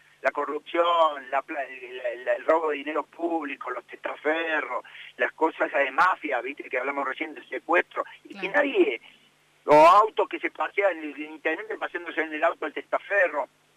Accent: Córdoba, Argentina; esto es lo que me interesa como cordobés, como que amo esta provincia

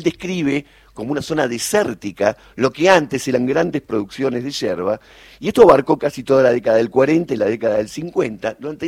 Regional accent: Argentina

